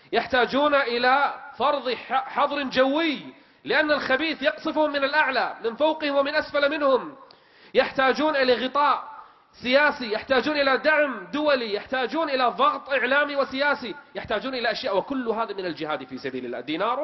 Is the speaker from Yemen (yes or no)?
no; Kuwait; وبالفعل تم إيقاف بعض الخطباء عندنا بالكويت